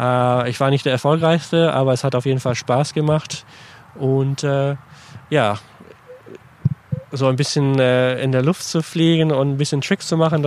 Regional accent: Scotland, United Kingdom; German is a second language; Genau, also wo ich herkomme, wird auch sehr viel Whisky getrunken und auch hergestellt. Glenmorangie ist der nächste große, bekannte Distillery, zu wo ich herkomme.

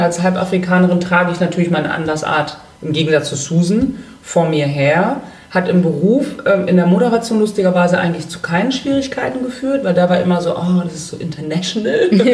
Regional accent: Germany; born there; Ich bin halt in Deutschland geboren, ich spreche fließendes, reines Hochdeutsch.

